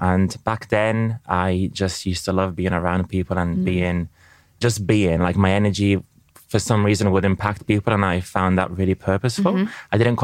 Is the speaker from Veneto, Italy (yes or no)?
no; Tuscany, Italy; English is a second language; I'm Italian, I grew up in Tuscany, a small town near Florence.